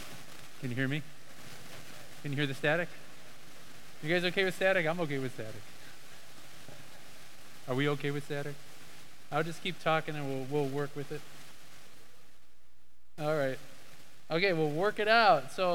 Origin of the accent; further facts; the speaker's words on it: Chicago, Illinois, United States; So I was born in Chicago. … half Italian. Then I got some German. I grew up as a kid, liking building stuff.